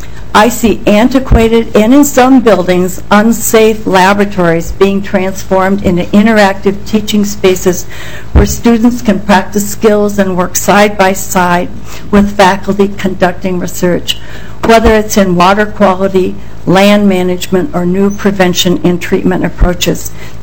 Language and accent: English; Minnesota, United States; I was born and raised in Minnesota, and like many of you, I'm an alum of the university